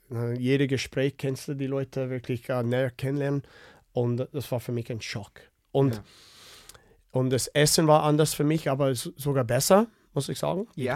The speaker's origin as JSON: {"language": "German", "town": "Winnipeg", "region": "Manitoba", "country": "Canada", "second_language": "German", "said": "Ich komme aus Winnipeg"}